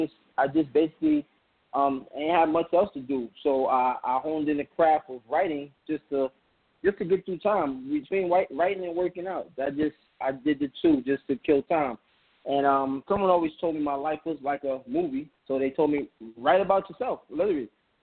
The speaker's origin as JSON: {"language": "English", "town": "Harlem", "region": "New York", "country": "United States", "said": "You know, I'm from Harlem."}